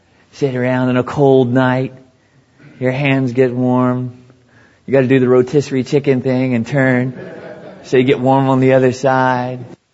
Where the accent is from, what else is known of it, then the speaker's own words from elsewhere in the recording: the South, United States; Now, I'm from the South somewhat. Down South, we say this, stoke it up.